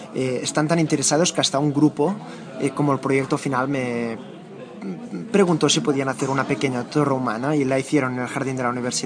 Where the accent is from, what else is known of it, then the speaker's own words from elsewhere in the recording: Catalonia, Spain; Después hay gente que no sabe cuando digo soy de Cataluña, porque yo siempre que se me pregunta digo soy de Cataluña.